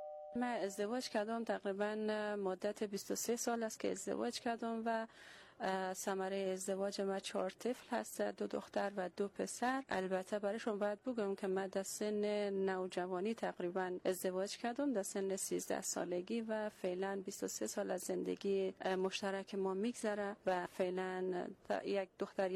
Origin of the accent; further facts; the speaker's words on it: Bamyan, Afghanistan; بعد از اینکه من دور مهاجرت آمدم به کشور خودم، آمدم باز رفتم به ولایت خودم در بامیان